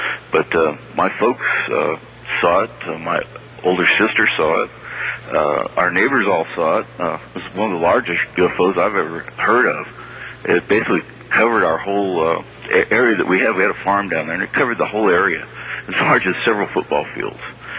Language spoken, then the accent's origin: English; Hobart, Oklahoma, United States; Yes, I was born in Hobart, and I've lived here most of my life. I've spent some time in the West Coast, but most of my life I've been here.